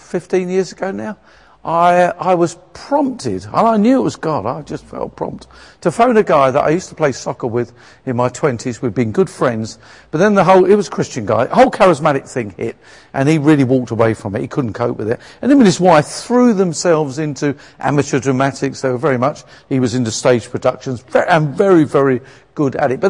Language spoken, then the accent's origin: English; England, United Kingdom; because we're English, we tend to put ourselves down.